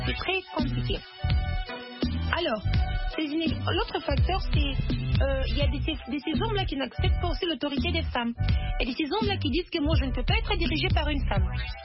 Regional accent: DR Congo; ici chez nous en RDC

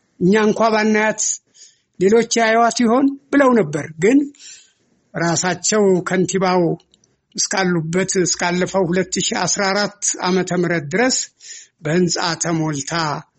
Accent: Addis Ababa, Ethiopia; አዲስ አበባ ተወለድኩ፣ አደግኩ፣ ተማርኩ፣ ሰራሁ፣ አገኘሁ፣ አገባሁ፣ ልጆች አፈራሁ፣ ዳርኩ፣ አያት ሆንኩባት፣

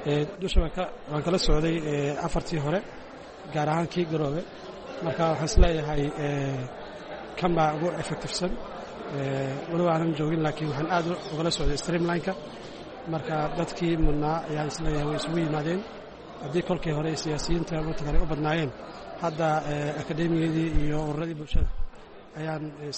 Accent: Mogadishu, Banaadir, Somalia; waxaan ka socdaa muqdisho

